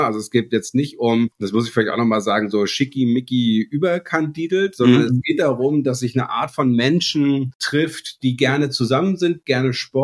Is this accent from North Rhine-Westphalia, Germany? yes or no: no; Sylt, Schleswig-Holstein, Germany; Ich bin Sylter. Ich bin auf Sylt geboren, genau, da zur Schule gegangen und ich habe eine sehr starke Verbindung zu Sylt. Das ist meine Heimat und obwohl ich in der Nähe von München lebe